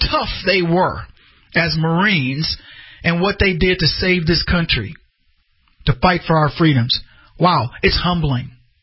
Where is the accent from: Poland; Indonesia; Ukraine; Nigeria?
Poland; now in United States; You can be proud. I came from Poland.